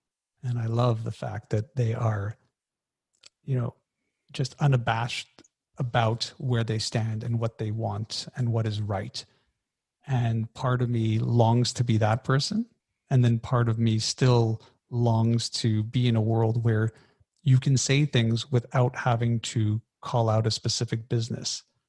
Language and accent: English; Canada; I'm Canadian.